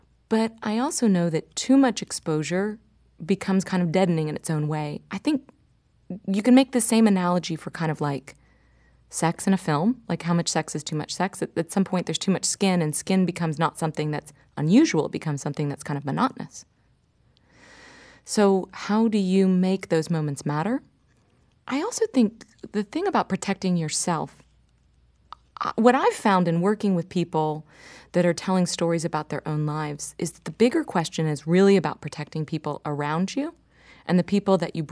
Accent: Dallas, Texas, United States; I have this line in my book, you know, I grew up in Dallas wondering why.

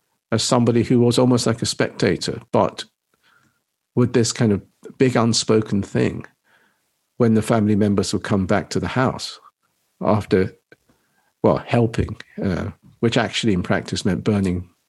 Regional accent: Nagasaki, Japan; or the fact that I came from Nagasaki doesn't kind of loom over me

